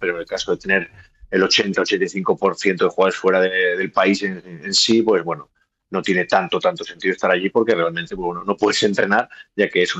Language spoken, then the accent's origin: Spanish; Bilbao, Basque Country, Spain; Vivo en Bilbao. Yo soy de Bilbao, vivo en Bilbao